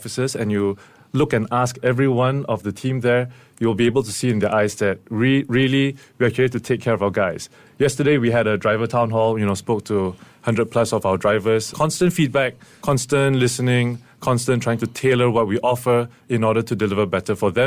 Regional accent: Singapore; I think one of the good things about being Singaporean is you understand the DNA of being different.

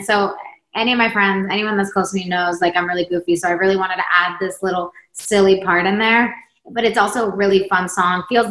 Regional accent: Sweden; now in United States; And then I'm from Sweden, came to America.

